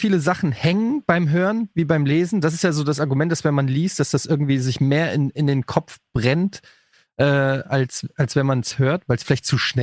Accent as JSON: {"language": "German", "town": "Frankfurt", "region": "Hesse", "country": "Germany", "said": "ich komme ja aus Frankfurt"}